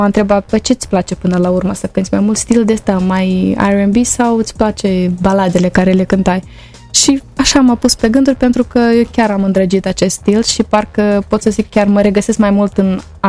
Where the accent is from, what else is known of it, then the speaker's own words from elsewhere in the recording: Bălți, Moldova; Eram mică și cu colindatul mergeam când eram la Bălți, pentru că eu sunt din Bălți.